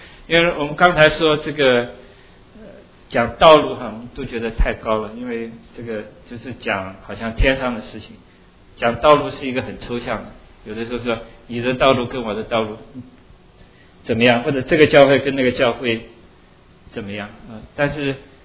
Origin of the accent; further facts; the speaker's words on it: China; 我们中国人对这个最有体会